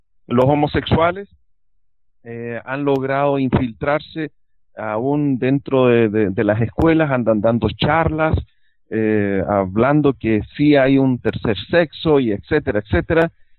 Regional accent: Chile; allá en mi país.

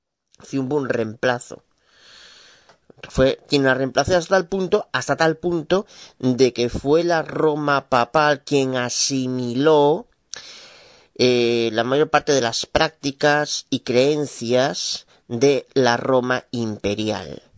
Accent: Galicia, Spain; de Galicia, España

